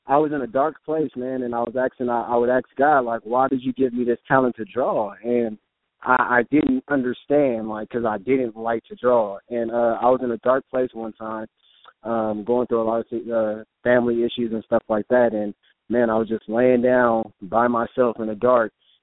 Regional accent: Gardena, California, United States; I grew up in Gardena. Single household, my mom, and didn't really have much of a father figure.

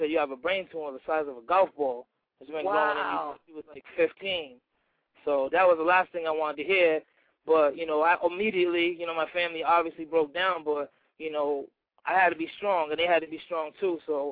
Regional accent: Providence, Rhode Island, United States; He's from Pawtucket. I'm from Providence, which is not far

